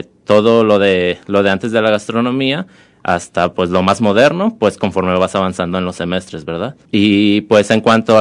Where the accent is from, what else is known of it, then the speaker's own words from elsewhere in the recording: Autlán, Jalisco, Mexico; Sí, pues yo soy de aquí de Autlán, nacido y crecido aquí en Autlán.